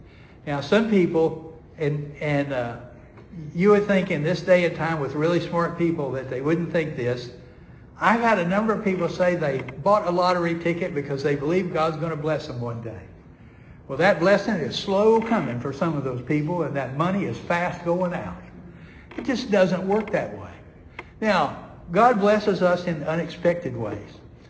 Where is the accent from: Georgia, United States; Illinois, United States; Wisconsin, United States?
Georgia, United States; But that was just because I was from Georgia and didn't know what it meant to deal with 50 or 60 inches of snow a year.